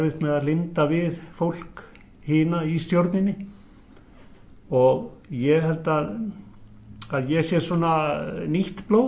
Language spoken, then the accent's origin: Icelandic; Reykjavík, Capital Region, Iceland; ég er Reykvíkingur, fættur á Njálsgötu, Reykjavík, með bænum. Og ég er fættur 1956, 13. desember, þannig að ég er 59 ára gamall.